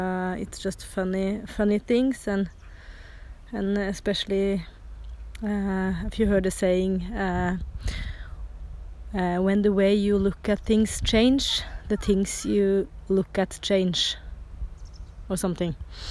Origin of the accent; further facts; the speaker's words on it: Norway; we are on vacation at my mom's in my hometown right now, and we are heading for the beach today. It's an awesome weather. It's very hot in Norway now.